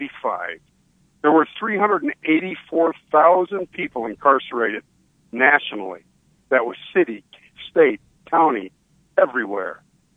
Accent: Illinois, United States; I'm not from Champaign, but I am from Illinois.

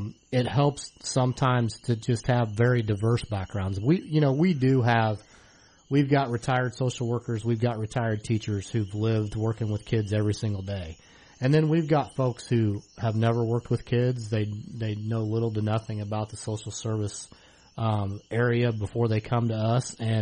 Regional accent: Mattoon, Illinois, United States; My mom is a Welsh, so I've got some German and Irish in me. But I grew up down in Mattoon. Went to Mattoon High School, Lakeland College, EIU. And in 1990, found my way to Champaign

